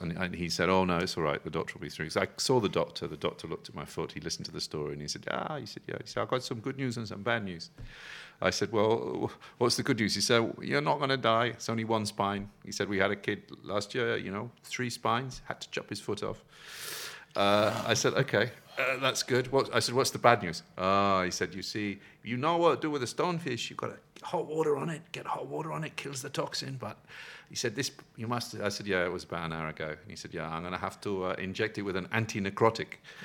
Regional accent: England, United Kingdom; So I go, and being very English, I go up to the counter and say

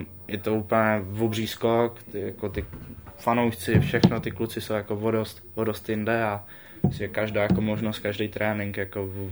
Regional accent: Tábor, South Bohemian Region, Czechia; Ano, jsem z Tábora.

